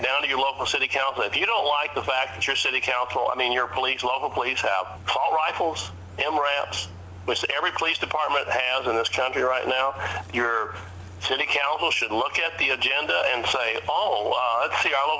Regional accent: Peoria, Illinois, United States; I grew up near Peoria, Illinois, a big city.

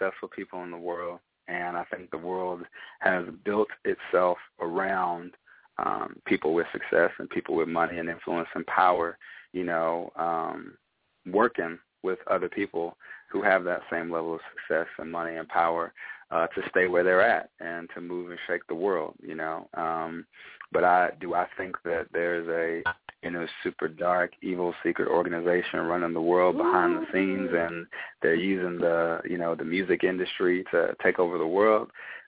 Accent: Louisville, Kentucky, United States; now in Lexington, United States; I would definitely want to shout out the whole state of Kentucky, you know, especially Louisville, my hometown I grew up in, and Lexington, Kentucky for sure, where I live now.

